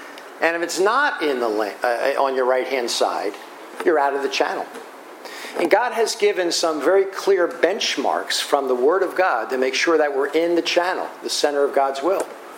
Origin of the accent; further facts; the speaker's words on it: New Jersey, United States; born or raised there